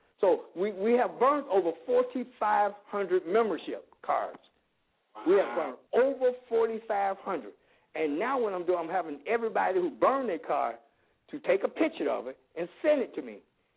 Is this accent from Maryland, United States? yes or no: no; Chicago, Illinois, United States; I'm from Chicago, but they also have a branch on the west side.